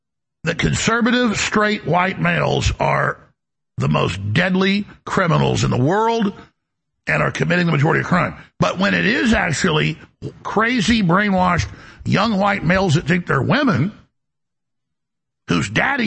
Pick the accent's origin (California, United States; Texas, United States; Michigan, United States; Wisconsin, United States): Texas, United States; Dallas; I mean, I grew up in Dallas in the 80s